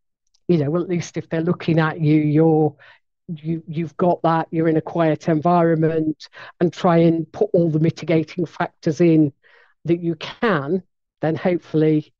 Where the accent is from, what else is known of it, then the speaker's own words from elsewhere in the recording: Nottingham, East Midlands, United Kingdom; accent: broad Nottingham; you probably listen to my accent, which does have a hint of broad Nottingham.